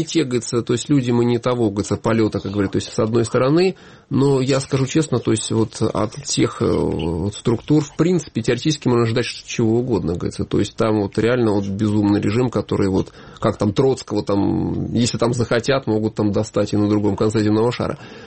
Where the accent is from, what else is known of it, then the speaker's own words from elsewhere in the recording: Tver, Tver Oblast, Russia; born there; Родился я там, в Твери, но у меня отец был военный летчик, ну, Советский Союз, и последнее место службы он служил в Харьковской области, там, Кутынский район, там, военный городок.